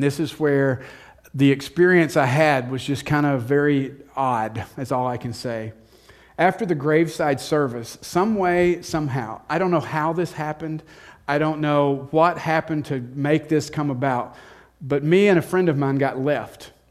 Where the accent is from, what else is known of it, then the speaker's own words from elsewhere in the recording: Texarkana, United States; And I can remember growing up in Texarkana